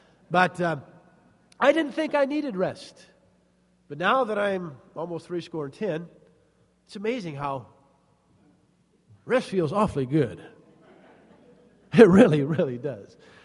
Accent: St. Louis, Missouri, United States; But I remember growing up in St. Louis, back when we played corkball. That was a big sport in St. Louis.

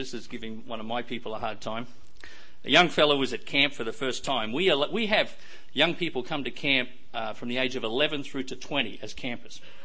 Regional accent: Australia; accent: Australian; I would like to say that obviously I'm Australian. For those of you who do have difficulty with understanding my accent

